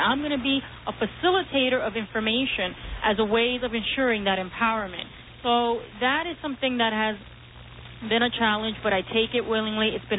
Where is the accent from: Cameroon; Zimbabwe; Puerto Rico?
Puerto Rico; now in New York, United States; I came from Puerto Rico in 87, but I've been active since I came to the city.